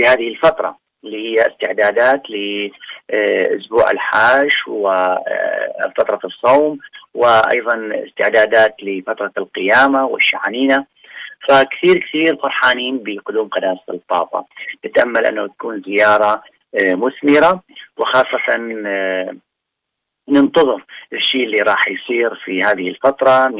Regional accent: Nineveh, Iraq; جدا مهمة بالنسبة لنا كعراقيين

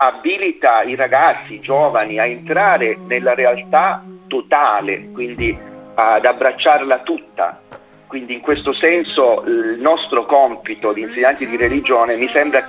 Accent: Calabria, Italy; La nostra, sì.

